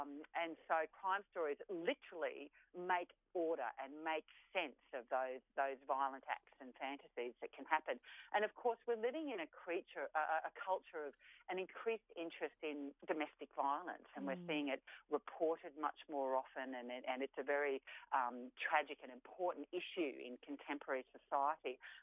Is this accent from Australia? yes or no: yes; Gold Coast, Queensland, Australia; One thing I loved about growing up on the Gold Coast was there was a very wild element to it.